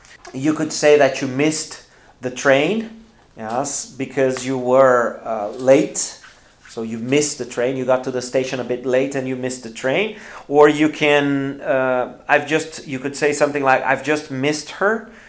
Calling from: Porto Alegre, Rio Grande do Sul, Brazil; English is a second language

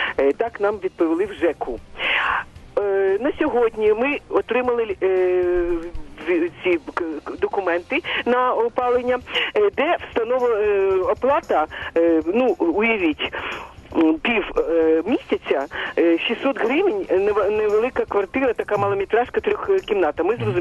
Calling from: Kyiv, Ukraine; Місто Київ.

